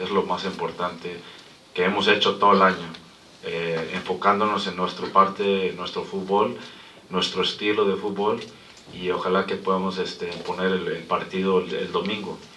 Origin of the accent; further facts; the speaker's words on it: Tyler, Texas, United States; also born or lived in Dallas; You know, it feels like I have a sense of responsibility for the city of Dallas and the city of Tyler, which is nearby, my true hometown where I was born